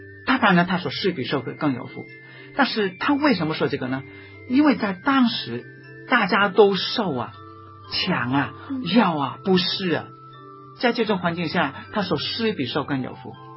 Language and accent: Chinese; Hong Kong; 是，人家我们香港人包出的榴莲是猫屎果啊